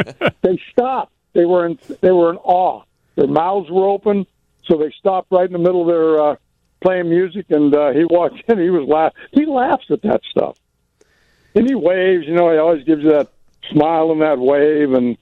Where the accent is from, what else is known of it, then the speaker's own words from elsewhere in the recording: California, United States; my son's a Laker fan. I'm from California.